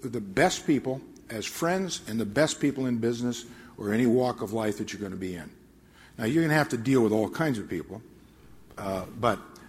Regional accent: Nebraska, United States; I used to say, I'm from Nebraska. You know where that is. That's the center of the universe.

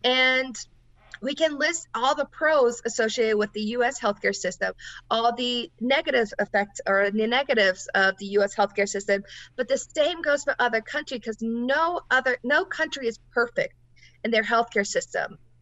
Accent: Germany; now in United States; well, from my personal background, I come from Germany. This isn't a question in Germany.

